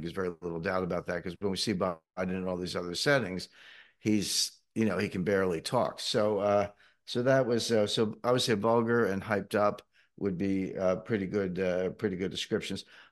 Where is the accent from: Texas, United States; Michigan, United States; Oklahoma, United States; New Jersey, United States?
New Jersey, United States; Cape May; I mean, I grew up in Cape May, lived, I graduated from high school there, lived there many times. My family still lives there.